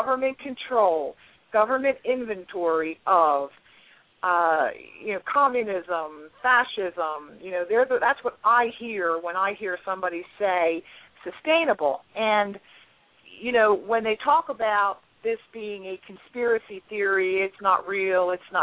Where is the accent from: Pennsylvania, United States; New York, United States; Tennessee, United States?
Tennessee, United States; and I'm from Tennessee.